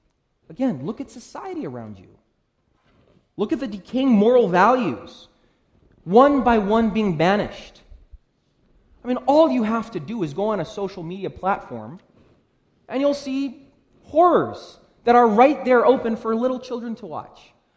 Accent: Brazil; I'm from Brazil, so this hit close to home

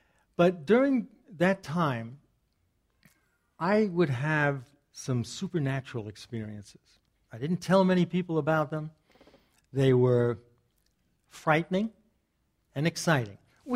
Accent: New York, United States; So, I grew up in Long Island.

